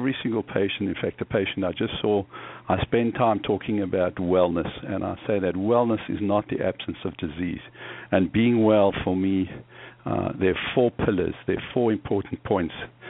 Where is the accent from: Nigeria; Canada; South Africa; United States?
South Africa; born there; I was born in South Africa, and I went to medical school at the University of Cape Town